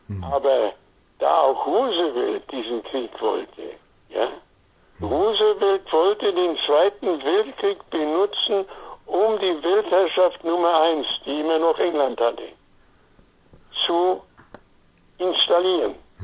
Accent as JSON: {"language": "German", "region": "Silesian Voivodeship", "country": "Poland", "tie": "born there", "said": "Gleiwitz, eine Stadt, die 50 Kilometer von meinem Geburtsort entfernt ist"}